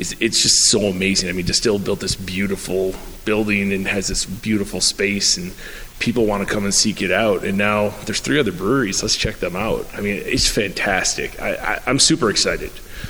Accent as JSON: {"language": "English", "town": "Buffalo", "region": "New York", "country": "United States", "said": "I'm originally from Buffalo, New York, and I know going back home all the time, scenes exploded there."}